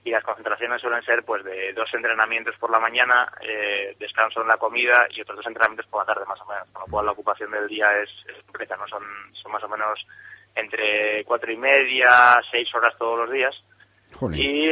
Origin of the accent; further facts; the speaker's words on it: Asturias, Spain; Sí, yo soy de Asturias. Lo que pasa es que, bueno, este año, desde hace 3 meses, la concentración fue en Madrid. Estamos concentrados en la residencia Joaquín Blume.